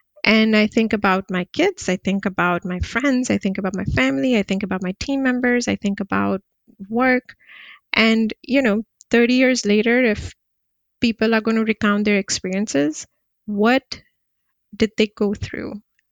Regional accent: Kuwait; I was born and brought up in Kuwait. And I was there during the 1990 Gulf War, or when Iraq invaded Kuwait. And I was in fourth grade.

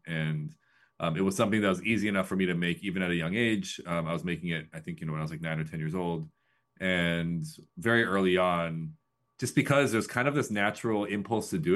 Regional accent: Midwest, United States; I grew up in the Midwest in a small town. My parents were immigrant entrepreneurs.

